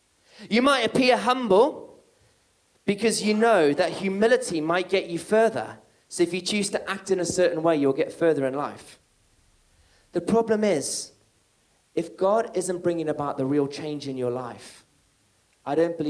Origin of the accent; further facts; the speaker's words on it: West Midlands, United Kingdom; And I grew up in Herefordshire. When I came to England, I spent my teenage years in Herefordshire.